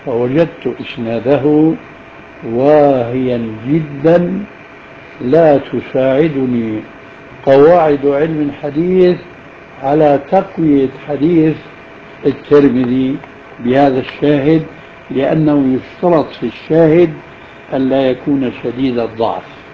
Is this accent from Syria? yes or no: yes; Levant, Syria; الأمر كما يقول العامة عندنا في الشام